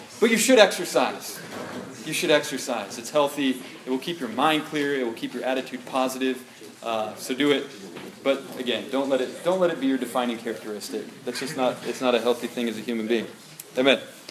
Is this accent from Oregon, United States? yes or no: yes; Oregon, United States; Like, I grew up on the West Coast. I moved to the East Coast.